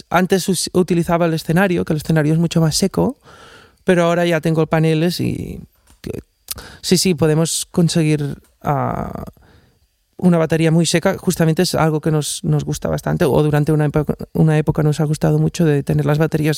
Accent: Guissona, Catalonia, Spain; born there; es un espacio de mi casa donde nací, en Guisona.

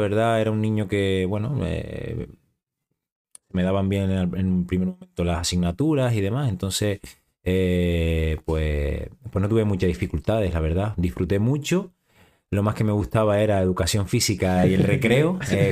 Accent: Adeje, Canary Islands, Spain; Bueno, pues yo soy de Adeje, nací en Fañabé, en un pueblito de Adeje, y fui al cole de ahí, un cole pequeñito, de pueblo

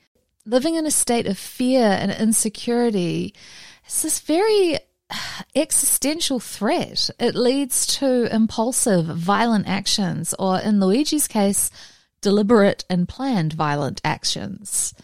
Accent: New Zealand; moved away as an adult; now in United States; I have dual citizenship myself, praise the Lord. I'm from New Zealand and I live in California.

